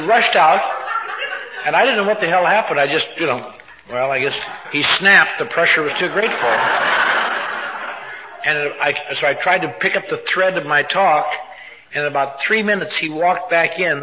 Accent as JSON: {"language": "English", "region": "Wisconsin", "country": "United States", "said": "I come from a little town up in northern Wisconsin, as I've mentioned many times. I was raised in the Lutheran religion."}